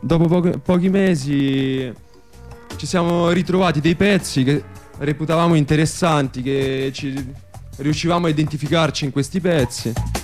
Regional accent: Bulgaria; now in Italy; io e lui veniamo dalla Bulgaria, sì.

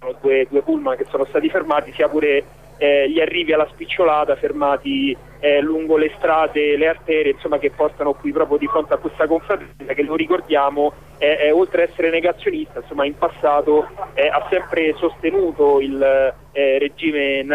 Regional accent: Albano Laziale, Lazio, Italy; io sono nato ad Albano e vivo ad Albano da sempre, da 35 anni

